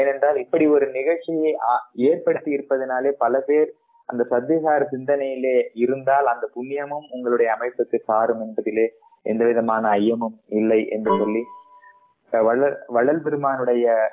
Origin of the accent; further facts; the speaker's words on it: Virudhachalam, Tamil Nadu, India; அடியன் என்னுடைய ஊர் விருத்தாச்சலம். நான் வடலூருக்கு பக்கத்திலே என்னுடைய சொந்த ஊர் விருத்தாச்சலம்.